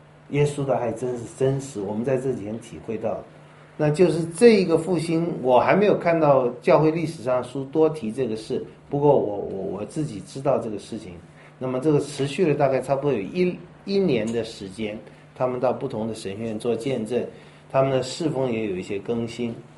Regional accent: Taiwan; 就我从台湾来的

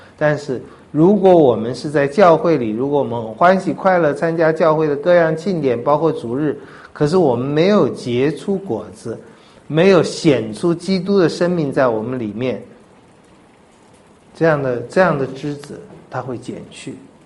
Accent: China; 我们中国人说不问耕耘，不问，只顾耕耘不问收获

